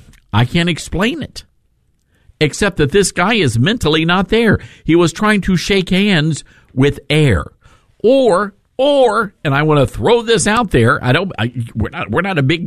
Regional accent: Memphis, Tennessee, United States; taught us this growing up in Memphis, Tennessee. White Haven, Tennessee, for those of you to be specific

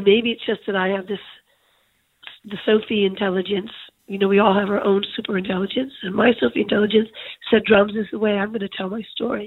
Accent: Manhattan, New York, United States; And maybe it was growing up in Manhattan and hearing the drums in the park

